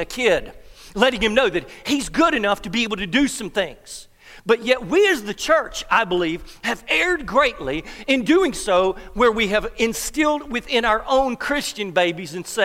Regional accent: Eastman, Georgia, United States; now in Loganville, United States; I'm originally from Georgia, down in South Eastman.

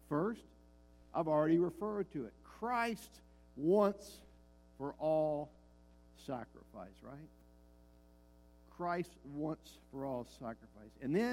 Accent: Kentucky, United States; I was growing up in Western Kentucky, and it was big tobacco country, and probably still is

